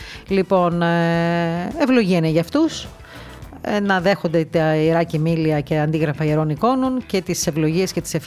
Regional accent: Greece; επειδή είμαι από Ελλάδα.

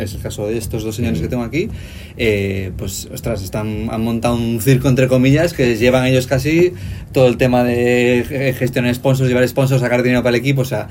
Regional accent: Spain; lanzarnos lanzamos bastantes dardos como buenos españoles

